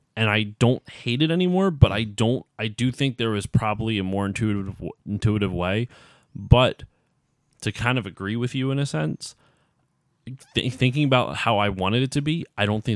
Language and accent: English; Philadelphia, Pennsylvania, United States; I've said before, like, I'm from the Philly area. I should just drive down.